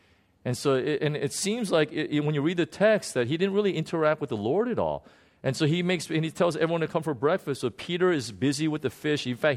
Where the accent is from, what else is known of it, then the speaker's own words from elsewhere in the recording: Jeju, South Korea; I was just reminded of a little boy, you know, growing up in Jeju Island, South Korea, running around the fields